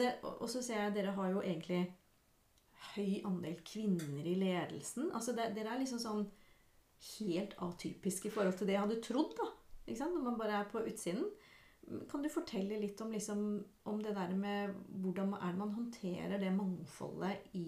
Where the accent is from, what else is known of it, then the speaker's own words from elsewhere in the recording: Hønefoss, Buskerud, Norway; men jeg kom jo fra Hønefoss, og trodde jeg hadde opplevd og hørt det meste i det bondesamfunnet som det er.